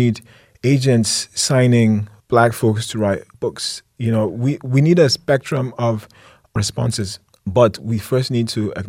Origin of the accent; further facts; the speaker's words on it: Nigeria; But I'm Nigerian. I cook Nigerian food.